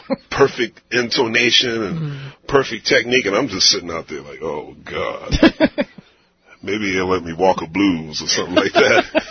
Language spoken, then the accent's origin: English; Philadelphia, Pennsylvania, United States; I had great classical teachers growing up in Philly.